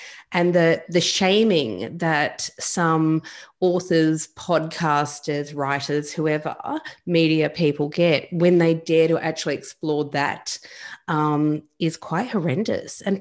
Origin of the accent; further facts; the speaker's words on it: Australia; as I grew up in Australia, you grew up in America.